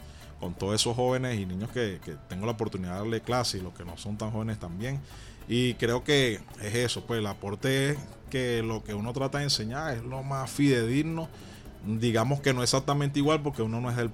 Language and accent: Spanish; Caricuao, Capital District, Venezuela; born there; yo no soy nacido en pueblo, yo nací en Caricuao